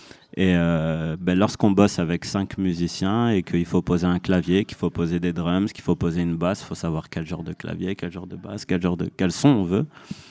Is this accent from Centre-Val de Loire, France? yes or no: no; Bordeaux, Nouvelle-Aquitaine, France; Je viens de Bordeaux.